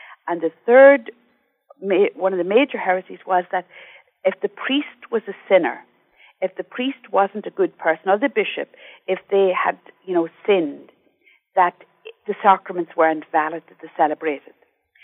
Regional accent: Ireland; because I'm from Ireland and I've seen what has happened in Ireland

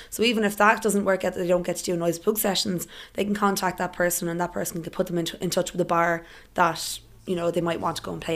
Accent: Waterford, Munster, Ireland; The reason why I started it originally, I'm from Waterford

